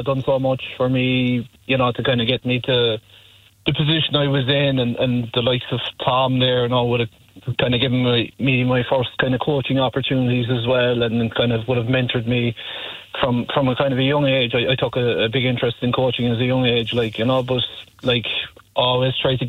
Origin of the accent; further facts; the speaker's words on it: Foster, Ireland; I'm actually from Foster myself